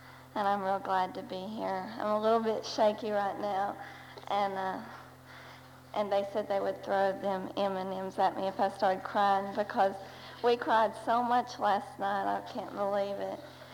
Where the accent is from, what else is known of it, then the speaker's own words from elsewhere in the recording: Chapmanville, West Virginia, United States; I'm from Chapmanville in Logan County, West Virginia